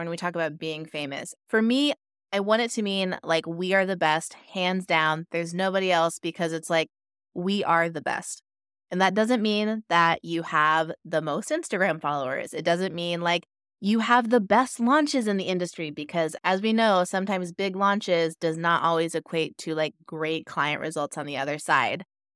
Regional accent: Pacific Northwest, United States; now in Los Angeles, United States; I live in Los Angeles, but I'm from the Pacific Northwest, and I am trying to move back to be closer to nature

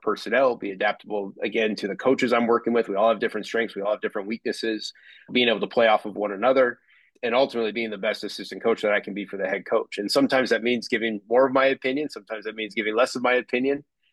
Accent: Phoenix, Arizona, United States; being back in Phoenix. I'm from Phoenix.

